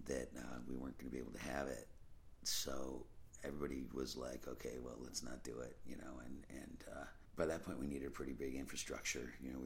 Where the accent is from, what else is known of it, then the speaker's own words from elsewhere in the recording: New York, United States; we're from Western New York